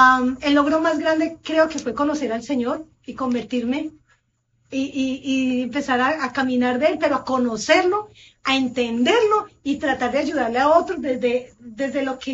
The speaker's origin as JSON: {"language": "Spanish", "country": "Colombia", "lives_now": "United States", "said": "yo soy colombiana, radicada en Estados Unidos. Yo primero viví acá, yo no sé si 5 o 6 años, yo regresé a Colombia 2 años y medio y ya llevo 3 nuevamente acá."}